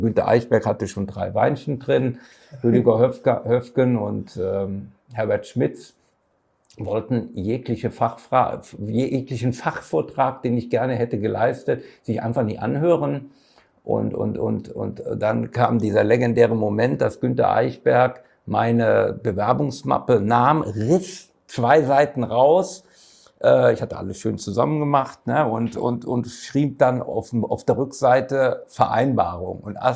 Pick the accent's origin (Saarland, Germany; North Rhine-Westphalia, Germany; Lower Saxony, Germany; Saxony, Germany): North Rhine-Westphalia, Germany; waren hier auf Schalke, Bochum, Fiegepilz getrunken an der Kastropper Straße. Das war meine Heimat.